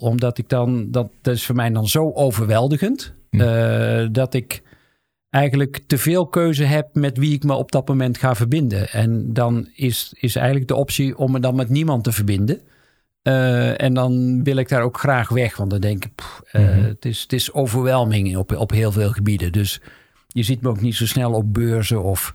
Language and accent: Dutch; North Brabant, Netherlands; Dat is een carnavalsliedje, want ik kom uit Zuiden.